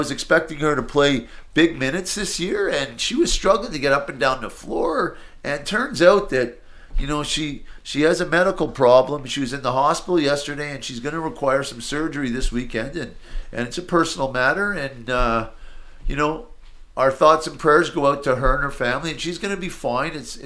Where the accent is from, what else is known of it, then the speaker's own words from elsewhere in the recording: Montreal, Quebec, Canada; I grew up in Montreal